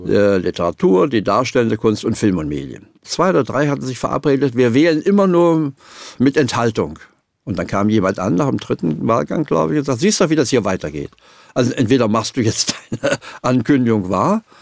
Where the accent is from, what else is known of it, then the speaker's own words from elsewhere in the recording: East Germany, Germany; moved away as an adult; Ich komme ja selber aus dem Osten. Bin allerdings mit 18 Jahren geflüchtet.